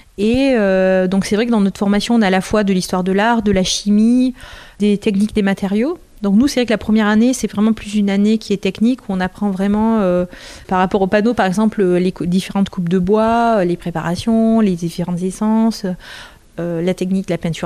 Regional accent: Southern France, France; je suis originaire du Sud, donc je suis plus revenue travailler en peinture murale dans le Sud.

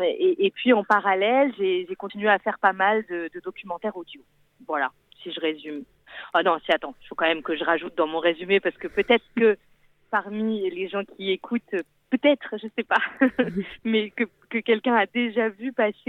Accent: Mayenne, Pays de la Loire, France; moved away as an adult; Je suis née à Mayenne et j'y ai... habité jusqu'à ce que j'aille faire mes études supérieures ailleurs, puisqu'il n'y avait pas à Laval même d'école qui correspondait à ce que j'avais envie de faire après le bac. Mais j'ai passé toute mon enfance juste à côté de la ville de Mayenne

